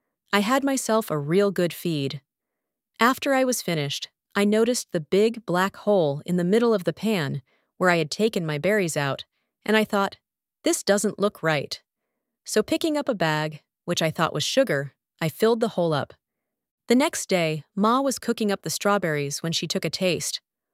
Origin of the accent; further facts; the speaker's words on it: Delmas, Saskatchewan, Canada; also born or lived in Hudson Bay; When we lived in Delmas, we went to a French school. In the spring of 1928, we moved to the Hudson Bay area.